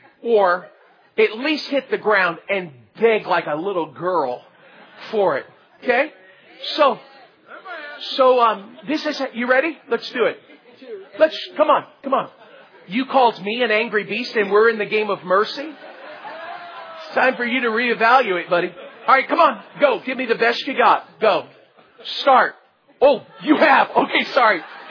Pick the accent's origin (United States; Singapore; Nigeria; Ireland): United States; Florida; Growing up, I grew up in South Florida.